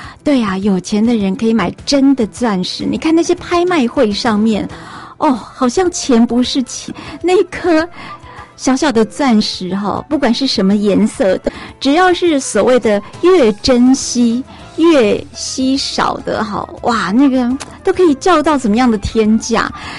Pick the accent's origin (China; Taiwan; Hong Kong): Taiwan; 其实我们台湾人呢大概也是喜欢吃白米饭的人居多